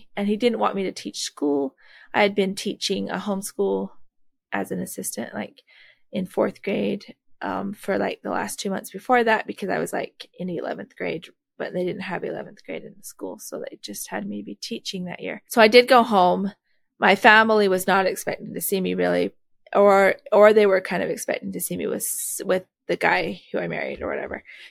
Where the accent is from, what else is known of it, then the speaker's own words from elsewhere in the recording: Colorado City, Arizona, United States; also born or lived in Sandy, United States; I was born in Sandy, Utah, but I moved down to Colorado City with my family at 16 when the Olympics happened.